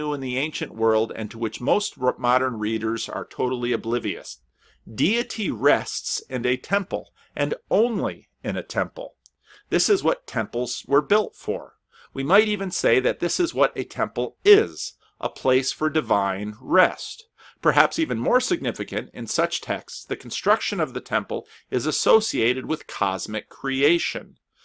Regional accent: Paterson, New Jersey, United States; Now, as a young boy growing up in Patterson

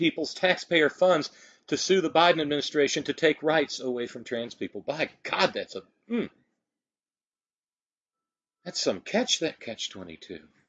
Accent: West Virginia, United States; from my home state of West Virginia

